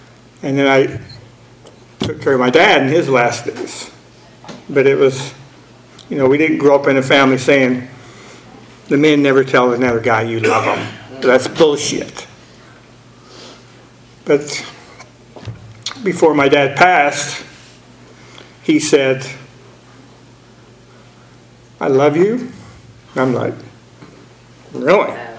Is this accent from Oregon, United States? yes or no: no; Utah, United States; And I'm from Utah, a long ways away. Anyway, I grew up in that faith, the LDS faith, and I just didn't fit in.